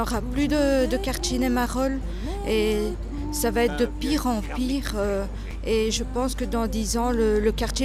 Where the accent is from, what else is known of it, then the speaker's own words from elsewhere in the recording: Brussels, Brussels-Capital Region, Belgium; born there; je suis née dans les Marolles